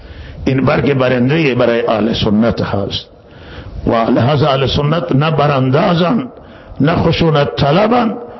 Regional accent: Iran; همه ما ایرانی هستیم.

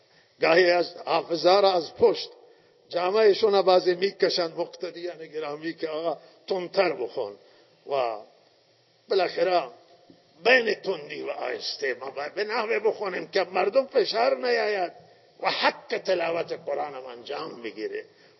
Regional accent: Iran; و ما ایرانیم، همه ایرانی مال ایران مال همه ایرانیانه

